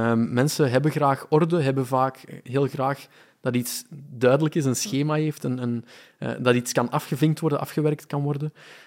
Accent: Belgium; we zijn, zeker als Belgen, zijn vrij conservatief, we zijn risico-avers en ambiguïteits-avers.

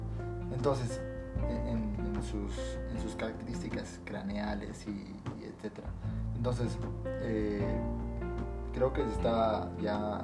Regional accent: Bolivia; algo que pasó en mi país y que ya lo oficializaron hace unas horas atrás

